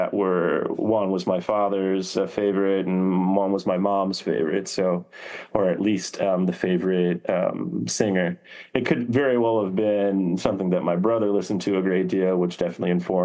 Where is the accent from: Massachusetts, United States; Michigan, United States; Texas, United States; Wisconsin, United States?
Michigan, United States; Northville; also born or lived in Novi, Michigan; I was born in Novi, Michigan, and I lived in an adjacent town called Northville, Michigan, kind of the northeast suburbs of Detroit.